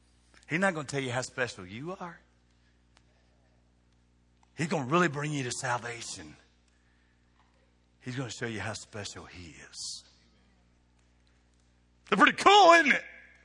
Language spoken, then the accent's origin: English; Bowling Green, Kentucky, United States; We said, we're from Bowling Green, Kentucky.